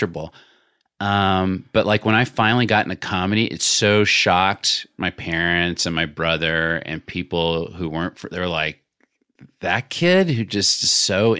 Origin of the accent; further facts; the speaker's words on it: Little Rock, Arkansas, United States; Because growing up in Little Rock, I think if you had asked 12-year-old … – like, how do you become an actor?